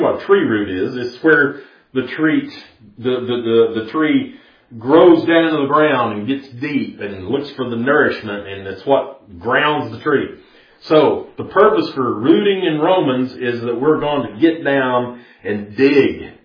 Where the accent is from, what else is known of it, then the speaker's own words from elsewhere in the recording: Tennessee, United States; growing up in East Tennessee like I did, I was raised on a kind of a farm.